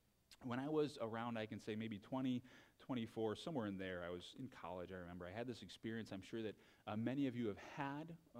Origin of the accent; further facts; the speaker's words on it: St. Louis, Missouri, United States; I grew up in the church. I grew up in St. Louis, Missouri. That was me.